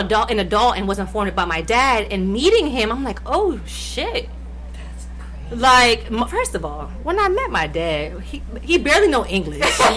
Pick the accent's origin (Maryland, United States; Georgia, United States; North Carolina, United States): Georgia, United States; Atlanta; also born or lived in Camden; Okay, so I was raised in CMD, PP, all day. And then we moved to Atlanta, which is primarily African American.